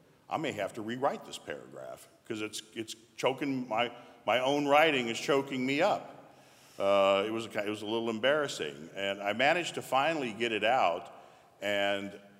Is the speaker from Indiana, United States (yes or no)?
no; North Carolina, United States; also born or lived in Texas; my friends and relatives that I grew up with in North Carolina and Texas.